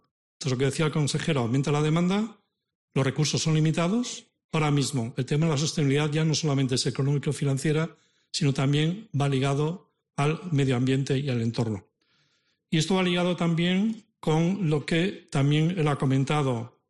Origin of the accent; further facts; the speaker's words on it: Cantabria, Spain; moved away; llevo 20 años ya fuera de Cantabria, pero no hay día que no lea los medios de comunicación de mi tierra